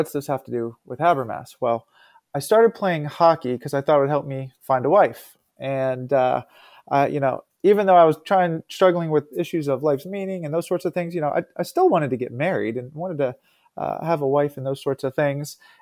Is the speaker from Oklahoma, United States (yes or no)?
no; Florida, United States; I'm from South Florida. I'm from Fort Lauderdale.